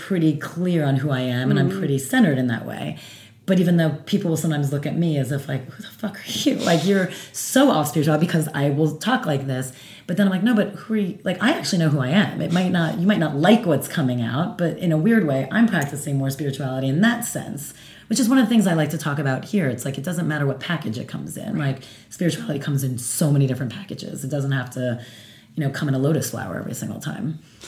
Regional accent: New Jersey, United States; look, I'm from Jersey. Like, I curse a lot.

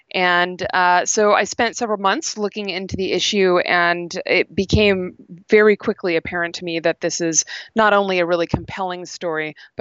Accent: United States; now in Canada; I'm an independent documentary filmmaker, and I'm based in British Columbia, but I am an American

